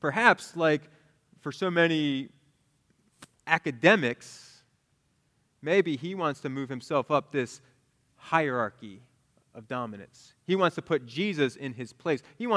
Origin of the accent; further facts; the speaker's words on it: Northeast, United States; Of course, I'm from the Northeast, where we weren't exactly sweet and endearing.